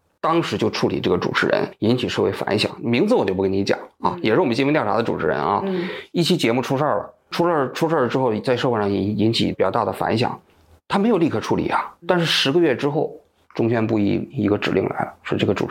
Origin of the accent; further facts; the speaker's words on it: China; 其实我们不太能够理解得到，就是我们中国人啊。